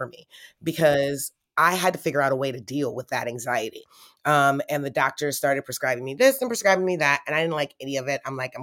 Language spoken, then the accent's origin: English; Detroit, Michigan, United States; I grew up in Detroit in the 80s.